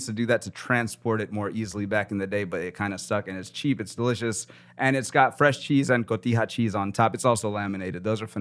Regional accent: New Orleans, Louisiana, United States; I'm from New Orleans.

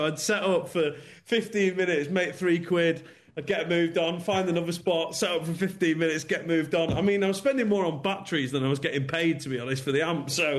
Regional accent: Scotland, United Kingdom; born there; I'll be honest, I was born in Scotland. It's way too hot in LA for me.

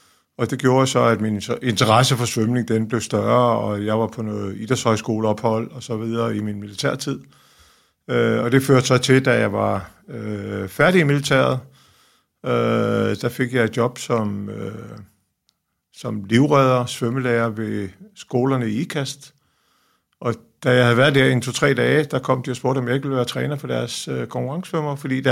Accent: Copenhagen, Capital Region of Denmark, Denmark; Jeg kommer her fra København og opvokset i København. Og der var svømning ikke ligesom det, man gjorde at komme ud fra Amager.

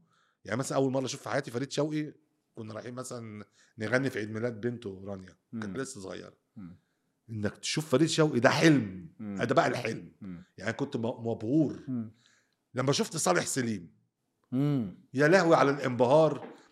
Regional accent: Kuwait; moved away as an adult; now in Egypt; انا مولود في الكويت، انا ماشي من الكويت عمري 18 سنه مبدئيا

